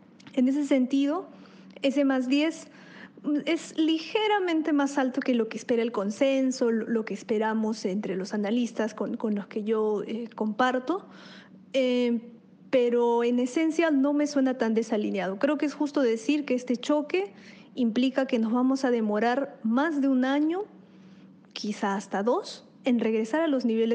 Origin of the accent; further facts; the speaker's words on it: Peru; Soy peruana.